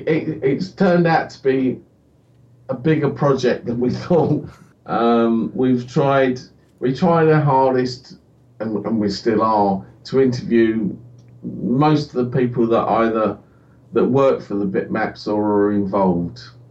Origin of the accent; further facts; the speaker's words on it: United Kingdom; and we're British, so therefore, let's make a history book.